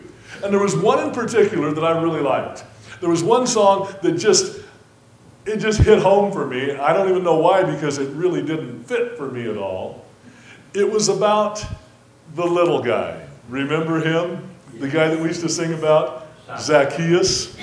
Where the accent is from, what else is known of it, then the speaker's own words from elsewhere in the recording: Arizona, United States; I was raised in the church. Okay, I was raised in Arizona, and I was raised in a Southern Baptist church